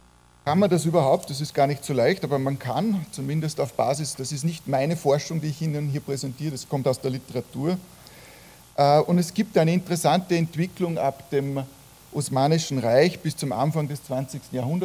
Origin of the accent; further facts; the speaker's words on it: Salzburg, Austria; als Teilnehmer, als Salzburger